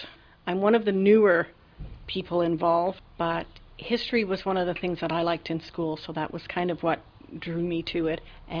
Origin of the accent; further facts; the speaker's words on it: Montreal, Quebec, Canada; now in Lucan, Canada; I'm a transplant from Montreal. Been here quite a few years now.